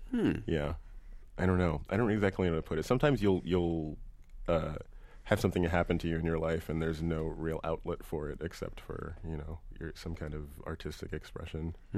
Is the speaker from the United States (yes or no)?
yes; Pittsburgh, Pennsylvania, United States; In my hometown, yes.